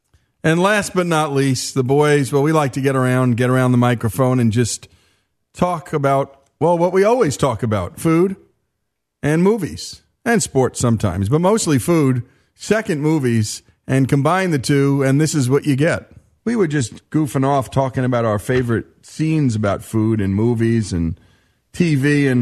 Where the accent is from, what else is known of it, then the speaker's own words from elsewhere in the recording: New Jersey, United States; Sorry, Goodfellas. I'm from Jersey.